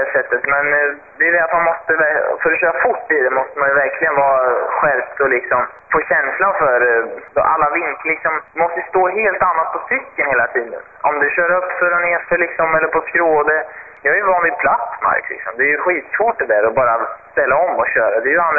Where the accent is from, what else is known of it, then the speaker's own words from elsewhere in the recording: Sweden; Jag är ju ensam svensk i min klass